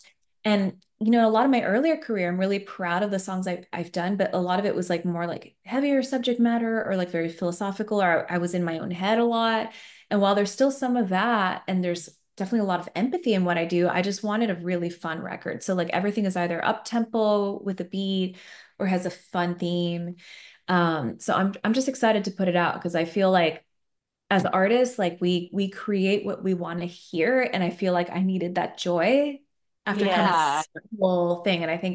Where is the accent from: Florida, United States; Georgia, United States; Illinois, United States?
Florida, United States; Miami; now in Nashville, United States; So I'm in Nashville, Tennessee. I've been here for 11 years. I'm from Miami, Florida originally.